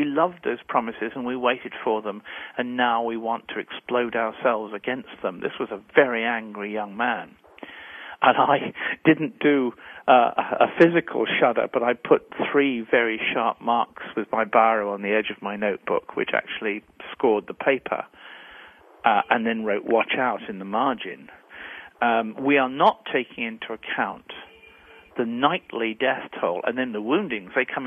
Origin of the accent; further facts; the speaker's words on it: United Kingdom; because I'm a Brit